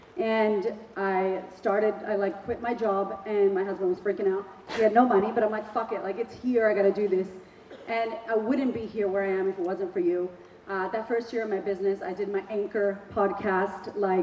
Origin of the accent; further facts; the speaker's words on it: United States; I wasn't like America broke, because I'm from America.